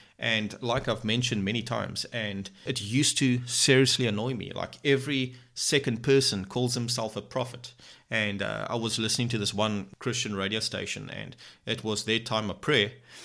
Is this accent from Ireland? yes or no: no; South Africa; And I'm a South African and I'm living in South Africa. And I've been here my whole entire life so far.